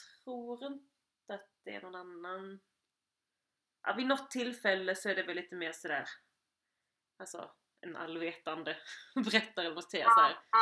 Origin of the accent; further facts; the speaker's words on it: Skåne, Sweden; accent: Scanian; min skånska, alltså den skånska jag pratar är väl okej, men jag kan inte prata bred skånska.